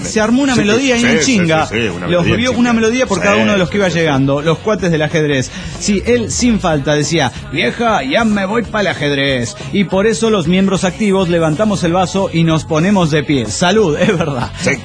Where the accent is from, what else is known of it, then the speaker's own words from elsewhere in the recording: Oaxaca, Mexico; Hola, amigos … de Oaxaca.